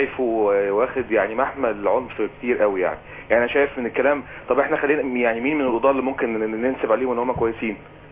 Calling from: Alexandria, Alexandria Governorate, Egypt; من اسكندرية.

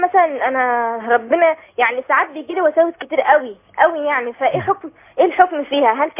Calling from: Port Said, Port Said Governorate, Egypt; انا كنت سأل الشيخ عندنا في بورسعيد

